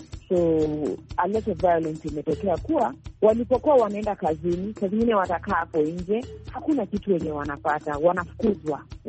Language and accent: Swahili; Kibra, Nairobi, Kenya; Mimi natoka mtaa wa Kibra